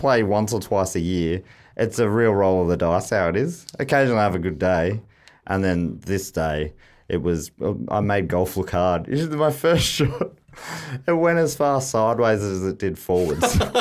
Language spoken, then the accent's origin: English; Milton Keynes, South East England, United Kingdom; Hello, I'm from Milton Keynes.